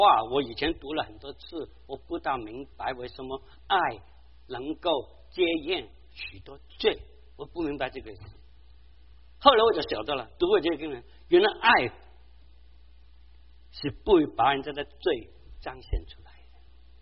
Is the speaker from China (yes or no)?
yes; China; 我们中国人叫大义灭嗔灭亲，对不对？